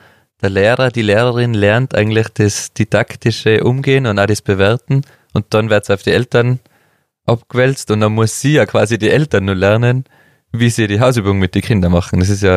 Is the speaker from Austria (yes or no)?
yes; Innsbruck, Tyrol, Austria; Bei uns in Innsbruck war es ja noch nicht so.